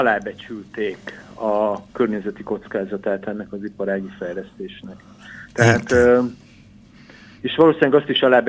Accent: Győr, Győr-Moson-Sopron, Hungary; de ugye Magyarország, én Győri vagyok, nálunk az

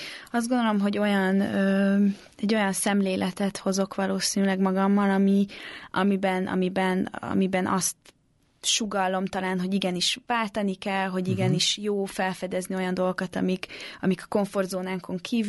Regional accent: Hungary; Nekem is egy teljesen új helyzet magyarként Magyarországon lenni, akármilyen furcsán is hangzik

